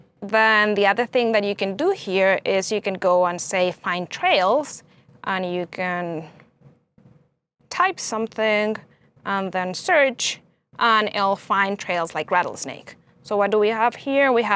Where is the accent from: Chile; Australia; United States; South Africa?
Chile; And I come from Chile.